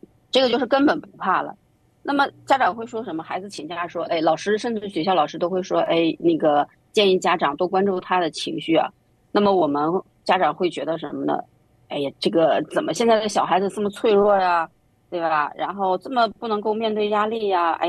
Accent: China; 因为我们中国人的思想叫防患于未然

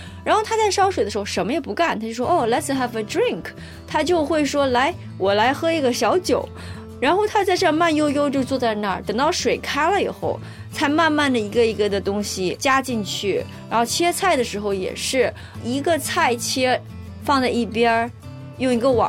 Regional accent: China; moved away as an adult; now in United States; 我是在中国出生长大，然后在美国来上的研究生，然后工作。

